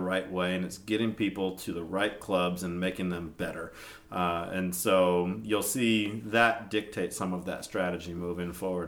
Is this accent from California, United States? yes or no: yes; California, United States; Yeah, so I grew up in California, spent a long time there, probably 36 years, I guess.